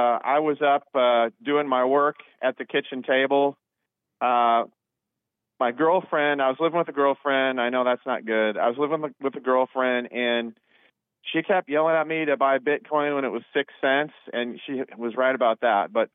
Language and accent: English; Portland, Oregon, United States; moved away; I'm originally from Portland, so briefly, I don't want to talk about it a lot, but boy, let me tell you, I had to move because it was so bad.